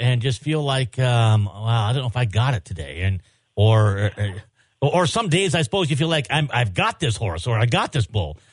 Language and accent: English; Montana, United States; Of course, growing up in Montana, I've known a lot of riders